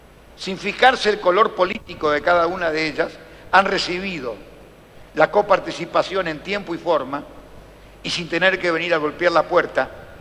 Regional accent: Venado Tuerto, Santa Fe, Argentina; now in Buenos Aires, Argentina; Yo no soy porteño, pero hace tantos años que vivo en Buenos Aires que casi me siento porteño. Yo soy de Venado Tuerto.

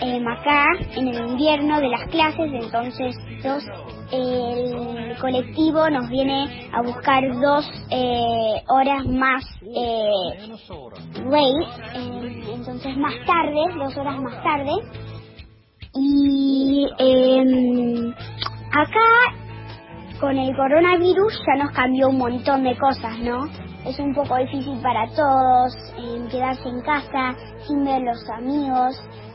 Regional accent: Argentina; now in United States; tengo 9 años y yo soy argentina, pero vivo en Minnesota ahora.

